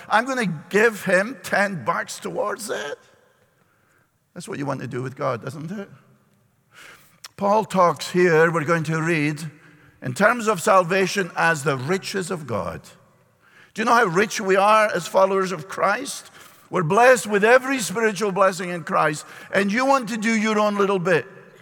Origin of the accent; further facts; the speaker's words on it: Scotland, United Kingdom; And as a Scot, I am very disappointed. I feel it's discriminated. The Irish are very loud. We Scots are very quiet, very humble, non-aggressive people.